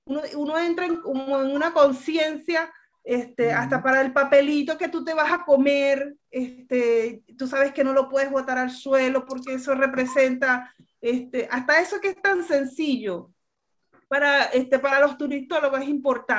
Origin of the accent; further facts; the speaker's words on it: Ciudad Bolívar, Bolívar, Venezuela; yo le decía a mis papás, yo soy de Ciudad Bolívar.